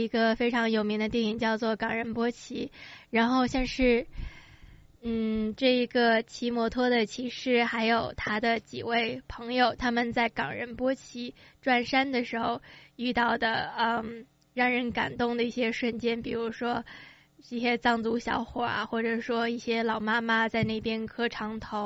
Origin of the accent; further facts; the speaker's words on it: United States; 我几乎是在美国长大的嘛，我12岁移居的美国